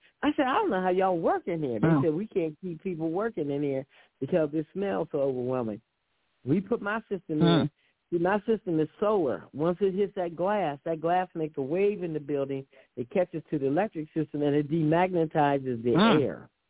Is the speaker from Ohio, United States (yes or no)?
yes; Ohio, United States; where I was born and raised in Ohio is a highly radioactive area.